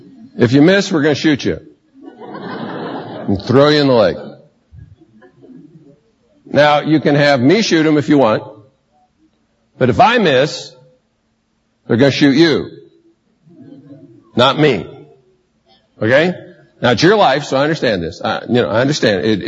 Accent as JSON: {"language": "English", "country": "United States", "tie": "born there"}